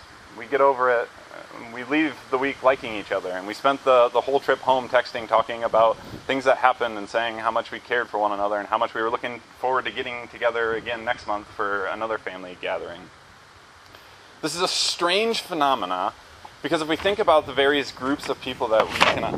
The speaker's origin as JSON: {"language": "English", "region": "Indiana", "country": "United States", "tie": "born or raised there", "lives_now": "South Carolina, United States", "said": "Epicenter of Southern culture, I should say, which was a big shock for me growing up in Northern Indiana."}